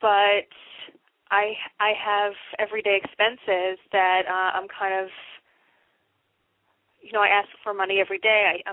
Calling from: Florida, United States

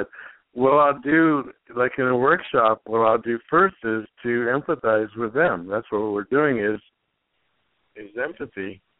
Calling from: Santa Barbara, California, United States; Oh, Santa Barbara, California.

